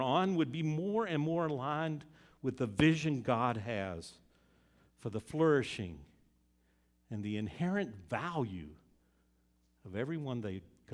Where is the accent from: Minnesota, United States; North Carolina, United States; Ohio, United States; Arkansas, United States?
North Carolina, United States; I grew up in North Carolina, and the first home I lived in was next door to the chaplain of the North Carolina chapter of the Ku Klux Klan.